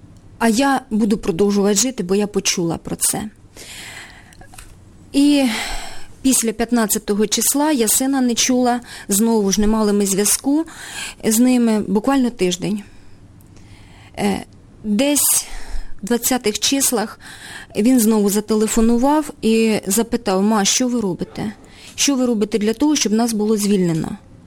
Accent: Oleksandriia, Kirovohrad Oblast, Ukraine; Я теж сама з Кіровоградської області, з Олександрії.

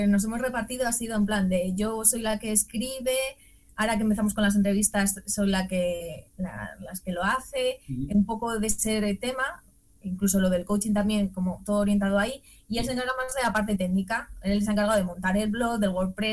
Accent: Madrid, Community of Madrid, Spain; A nosotros, por ejemplo, una gran ciudad, somos de Madrid, y una gran ciudad, no nos sentíamos cómodos ya aquí

